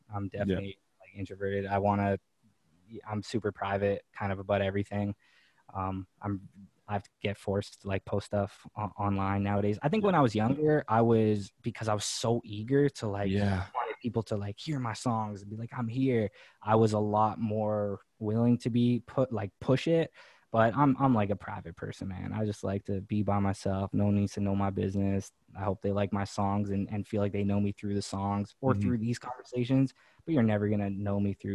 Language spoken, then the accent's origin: English; Manitoba, Canada; They don't know I'm from Manitoba.